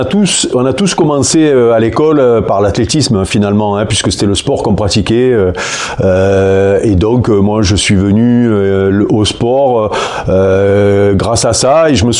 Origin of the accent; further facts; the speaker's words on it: Provence-Alpes-Côte d'Azur, France; Alors moi, je suis originaire du Vaucluse